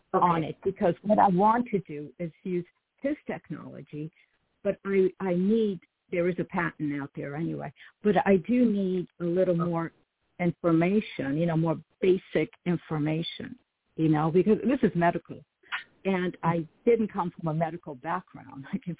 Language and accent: English; New Jersey, United States; from New Jersey.